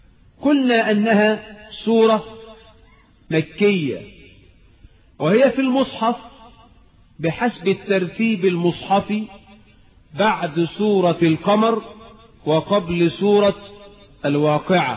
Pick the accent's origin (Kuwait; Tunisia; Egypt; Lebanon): Egypt; اللهم اجعل بلدنا مصر آمنة مطمئنة